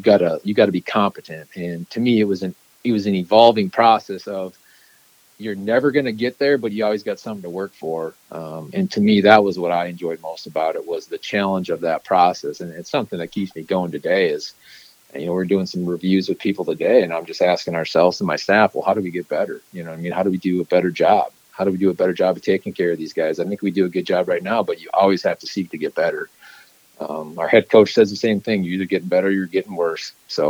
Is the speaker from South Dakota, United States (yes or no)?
yes; South Dakota, United States; I knew a couple contacts in the NFL just from growing up in South Dakota.